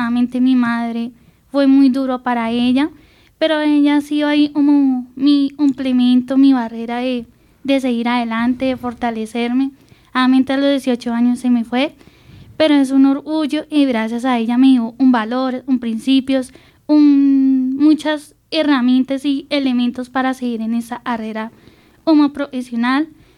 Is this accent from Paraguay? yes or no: no; Villavicencio, Meta, Colombia; also born or lived in Bogotá; Y yo vivía... Nací en Bogotá, pero me fui a los 2 años a radicarme en Villavicencio con mis personas mencionadas.